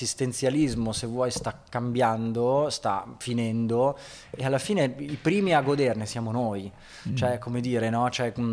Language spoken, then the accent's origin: Italian; Rome, Lazio, Italy; born there; Io sono nato a Roma, ma ste mani non sai mai dove metterle, no?